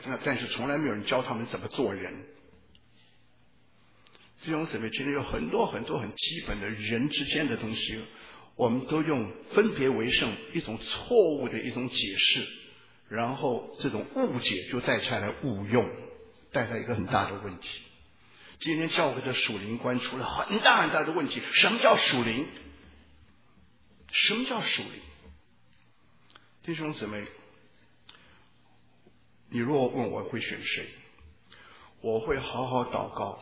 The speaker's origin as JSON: {"language": "Chinese", "country": "China"}